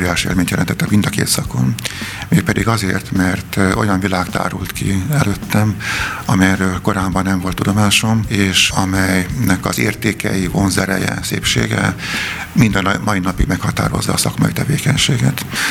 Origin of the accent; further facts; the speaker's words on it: Hungary; also born or lived in East Germany; visszavágytam abba a légkörbe, amelyben itthon felnőttem. Összehasonlítva az NDK-beli állapotokkal, szemetűnő volt a különbség iskolás gyerek számára is.